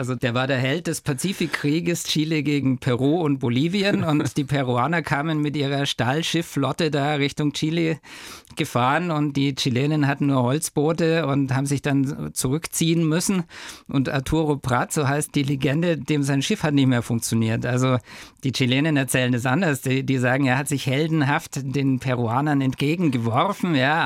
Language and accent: German; Germany; accent: German; ich habe damals einen sehr deutschen Akzent auch gehabt